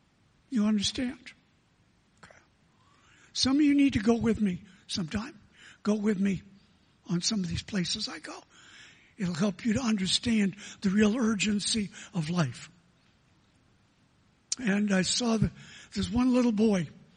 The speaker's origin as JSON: {"language": "English", "country": "United States", "lives_now": "Singapore", "said": "I know it's Singapore, I'm American, so you guys know how it goes."}